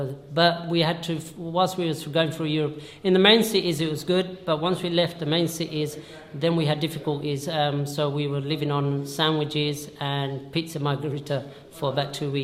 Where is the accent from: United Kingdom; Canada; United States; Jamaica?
United Kingdom; I'm from UK, I'm going to Saudi Arabia.